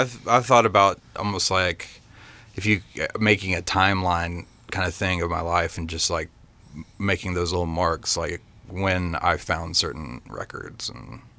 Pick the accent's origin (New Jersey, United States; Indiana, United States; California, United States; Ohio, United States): Indiana, United States; We're from Indiana and headed out after work one evening, originally headed for Atlanta.